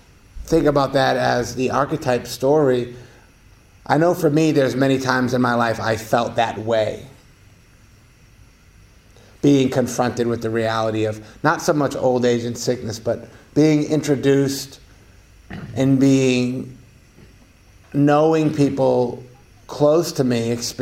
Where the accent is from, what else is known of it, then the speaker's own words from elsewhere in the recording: United States; I grew up in America. I grew up in, you know, I didn't want for much.